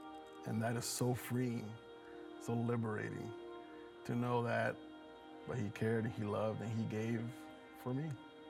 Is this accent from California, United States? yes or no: yes; Los Angeles, California, United States; born there; So I was born in East LA, which is a lot of people say is the capital of Mexico, right? Everyone looked like me. And so when we moved over here, it was just like a big culture shock.